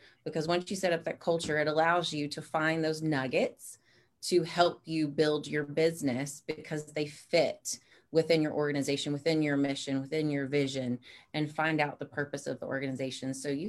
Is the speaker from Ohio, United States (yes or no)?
no; Beaumont, Texas, United States; But I grew up in Beaumont, Texas. If you know where that is, it's about 90 miles east of Houston. And I was a small town